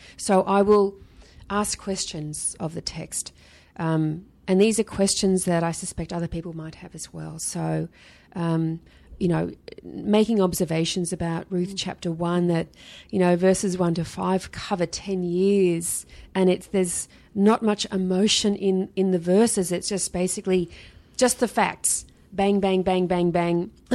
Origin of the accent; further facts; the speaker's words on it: Sydney, New South Wales, Australia; And you know, I grew up in Sydney, and the ocean is a beautiful thing.